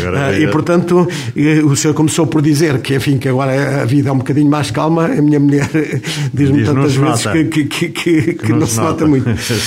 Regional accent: Mozambique; moved away as an adult; now in Portugal; eu vim de Moçambique para Portugal... com um ordenado, com um pagamento

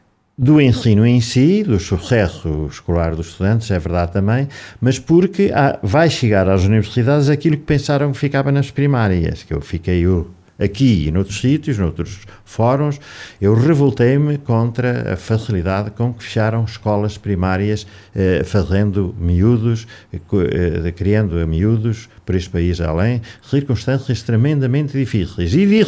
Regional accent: Coimbra, Centro, Portugal; nós somos de Coimbra, da terra Coimbra

